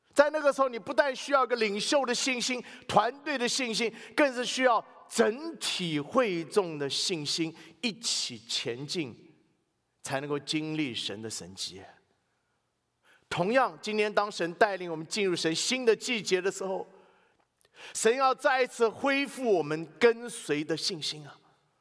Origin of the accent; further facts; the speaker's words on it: China; 但当然碰到我们中国人，永远是啊，真的吗？